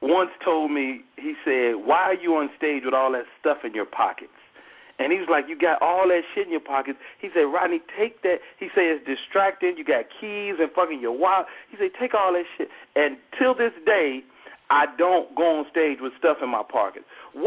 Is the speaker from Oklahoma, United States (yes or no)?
no; Chicago, Illinois, United States; also born or lived in Oakland; I'm from Chicago, but I grew up on stage in Oakland.